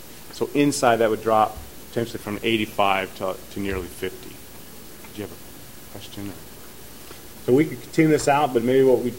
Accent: Washington, District of Columbia, United States; I grew up in Washington, D.C. underneath the flight path of National.

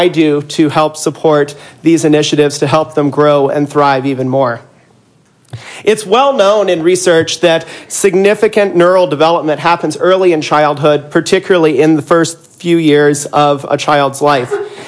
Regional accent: Midwest, United States; I grew up in the Midwest and went to pretty typical schools.

